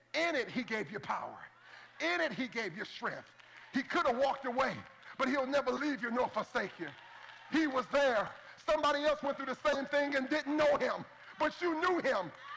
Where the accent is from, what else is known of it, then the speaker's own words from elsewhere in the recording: Longwood, Florida, United States; I'm from Longwood. I'm proud of it, man. I'm from Longwood.